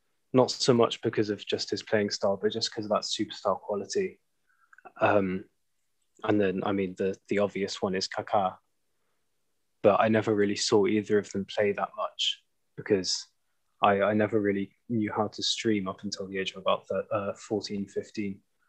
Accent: Luxembourg; So I grew up in Luxembourg to English parents.

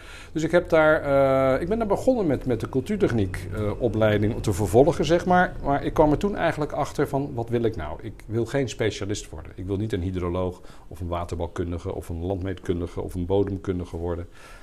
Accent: Waalwijk, North Brabant, Netherlands; also born or lived in Rotterdam / Hendrik-Ido-Ambacht; Een verhuizing doorgemaakt naar Hendrikido Ambacht en later naar Waalwijk, waar ik vanaf mijn 9e heb gewoond in het Brabantse. Zekere zin wel een cultuurschok als je uit het westen komt, zoals dat dan mooi heet.

